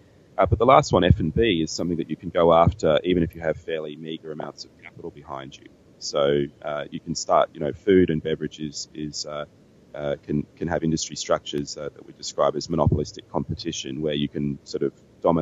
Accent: Australia; and that I, as an Australian, have access to those products and can bring in.

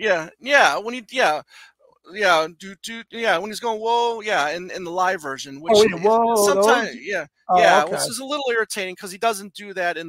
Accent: Michigan, United States; showing the band being at the Big Tire in my hometown of Michigan, I-94. We get the Big Tire, which inside is a Ferris wheel.

